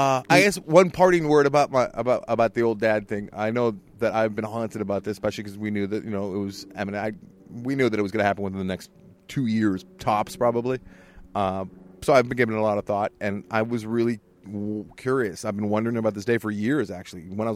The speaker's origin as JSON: {"language": "English", "country": "United States", "said": "I'm not. I'm from America."}